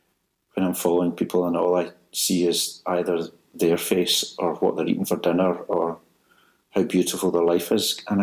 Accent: Glasgow, Scotland, United Kingdom

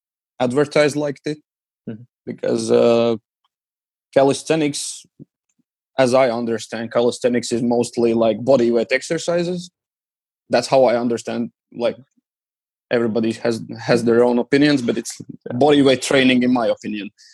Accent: Riga, Latvia; they spend the money to like build some parks around my hometown, Riga. And yeah, pretty much that's how I saw them. And later on, they started to touring around the schools around Latvia.

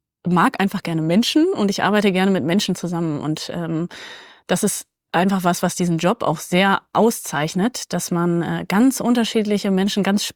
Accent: Minden, North Rhine-Westphalia, Germany; also born or lived in Bückeburg; weil geboren bin ich in Bückeburg und aufgewachsen in Minden.

